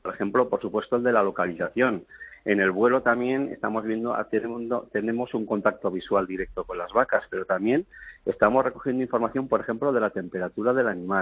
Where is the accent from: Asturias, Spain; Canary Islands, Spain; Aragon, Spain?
Aragon, Spain; first language Benasquese Aragonese; nuestra lengua materna, que es el patués o benasqués, que es la variedad idiomática del aragonés que hablamos en el Valle de Benasque.